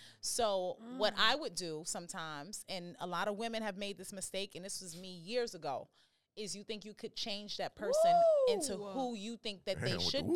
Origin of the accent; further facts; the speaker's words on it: New York, United States; I hear that, and I'm from New York, so I just start seeing people that look like this.